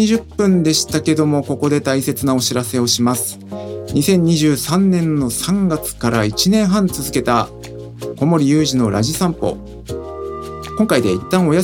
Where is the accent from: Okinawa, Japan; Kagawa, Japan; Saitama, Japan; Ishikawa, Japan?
Saitama, Japan; now in Mitaka, Japan; 個人的には地元埼玉、あとは今私が住んでいる三鷹市、まあ井の頭公園のあたりですね、